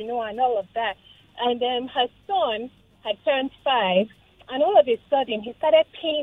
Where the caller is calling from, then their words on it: Lekki, Lagos, Nigeria; I'm calling from Lekki.